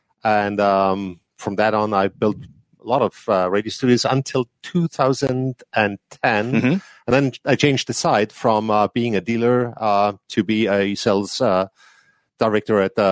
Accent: Bavaria, Germany; I'm from Germany and the south part of Germany, Bavaria, close to Munich. That's where I'm based.

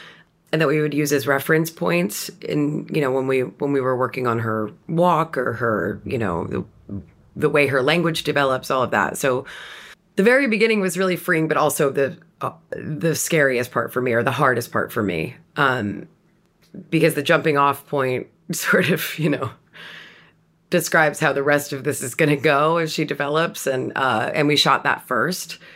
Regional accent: United States; having grown up as a woman in the world as we know it, and as an American woman also, it was a really freeing thing to think

